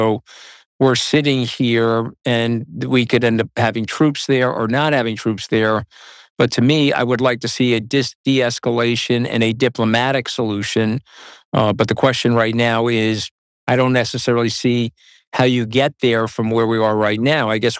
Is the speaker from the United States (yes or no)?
yes; United States; You know, look, I'm an American